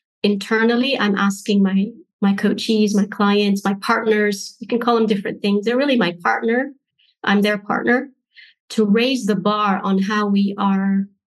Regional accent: Egypt; now in United Kingdom; Having been in the UK for some time and seeing a lot of Egyptian documentaries around a lot of pharaonic history brings the perception that Egypt has a rich history. And usually when I meet people and I say I'm from Egypt

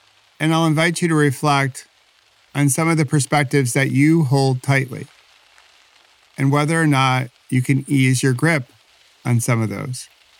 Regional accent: New York, United States; At least I think it's funny because I'm from New York

